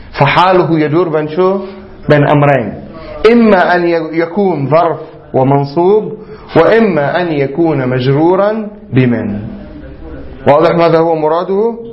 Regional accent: Lebanon; عندنا في لبنان من يقول إلى أين دائما

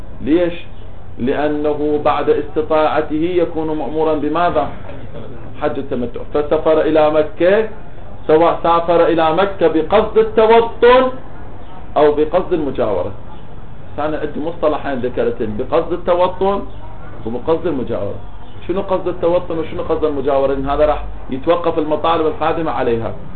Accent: Iraq; التفت لي أنا بالنسبة لي من أهل العراق

